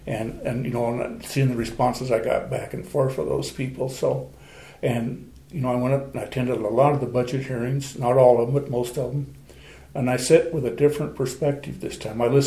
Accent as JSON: {"language": "English", "town": "Newcastle", "country": "United States", "tie": "born or raised there", "said": "Well, I'm originally from Newcastle. I grew up in Newcastle, graduated from high school there"}